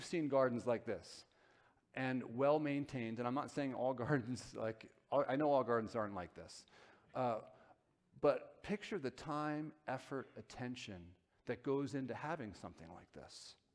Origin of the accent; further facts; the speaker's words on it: New Jersey, United States; The pastor that I grew up with in Northern Jersey here in Bergen County, that's, some people don't think that's North Jersey